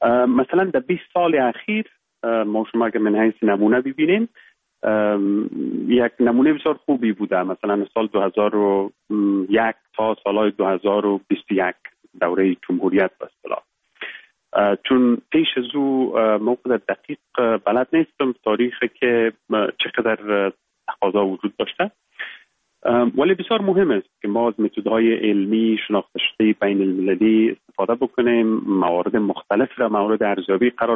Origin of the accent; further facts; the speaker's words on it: Baghlan, Afghanistan; born there; moved away as an adult; also born or lived in Kabul; ما در ولایت بغلان متولد شدیم، یکی از ولسوالی‌هایش خوست و فرنگ نام داره. صنف 7 مکتب یا صنف 8 مکتب و بعد در لیسه استقلال کابل در خواندیم. زمینه تحصیل مساعد شد که بعد از صنف 12 بیاییم به انگلستان،